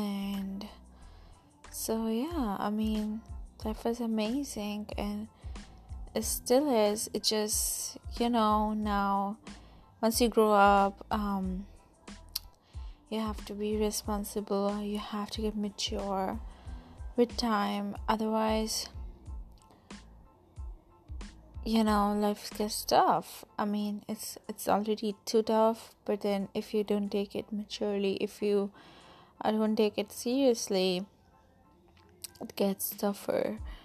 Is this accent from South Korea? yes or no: no; Pakistan; English is a second language; now in United States; yeah, I'm from Pakistan, living in USA. So don't you dare make fun of my accent.